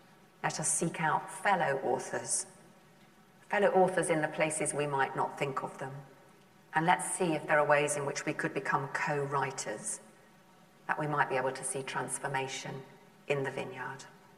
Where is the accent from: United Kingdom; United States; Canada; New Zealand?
United Kingdom; London; now in Whitney, United Kingdom; I come from Whitney. Well, I come from London, but I've been in Whitney a long time.